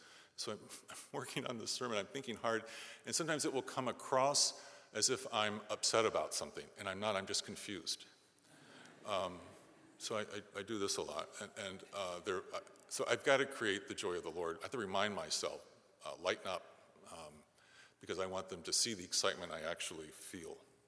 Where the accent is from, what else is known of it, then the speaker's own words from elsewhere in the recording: New York, United States; it helped that I grew up on Long Island in a community filled with Italians who taught me how to use your hands when you talk.